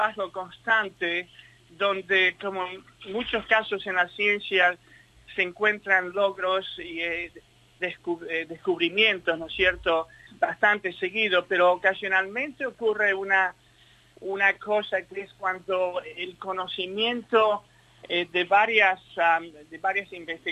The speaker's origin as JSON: {"language": "Spanish", "town": "Rosario", "region": "Santa Fe", "country": "Argentina", "also_born_or_lived": "Brazil / London", "moved": "as an adult", "lives_now": "Melbourne, Australia", "said": "Yo ya tengo 64 años. Yo soy argentina de la ciudad de Rosario, y salí en el año 76. Fui a trabajar un par de años a Brasil y después hice medicina en Rosario"}